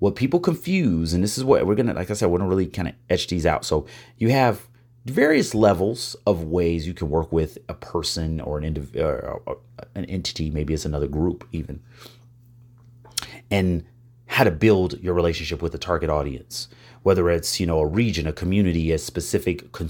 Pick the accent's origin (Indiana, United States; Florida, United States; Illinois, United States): Illinois, United States; There's counties in my home state of Illinois, bigger than some states